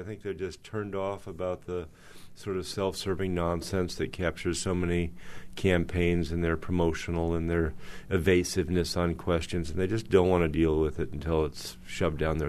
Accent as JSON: {"language": "English", "town": "Tucson", "region": "Arizona", "country": "United States", "tie": "born or raised there", "said": "my hometown newspaper 20 years ago had, which is Tucson"}